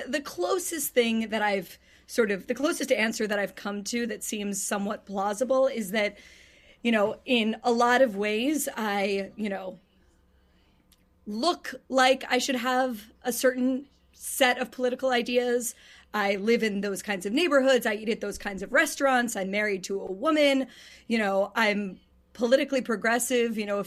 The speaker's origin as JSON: {"language": "English", "town": "Pittsburgh", "region": "Pennsylvania", "country": "United States", "tie": "born or raised there", "moved": "as an adult", "said": "I grew up in the Jewish community of Pittsburgh. My parents are high school sweethearts. My dad's a political conservative. My mom is a liberal. I left Pittsburgh, went to Columbia University"}